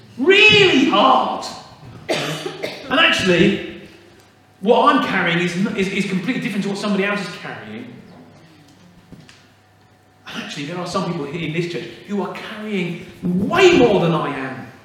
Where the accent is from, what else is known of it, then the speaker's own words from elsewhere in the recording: United Kingdom; We're very good, because we're British, at putting on a brave face.